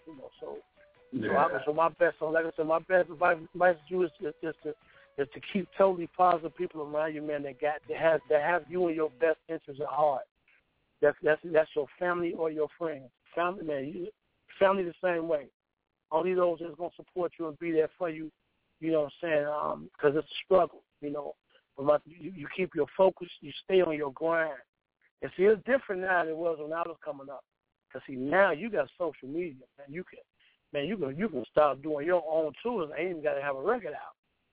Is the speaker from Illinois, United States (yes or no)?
yes; Chicago, Illinois, United States; But I'm from Chicago, man. So we got this thing called house music up here.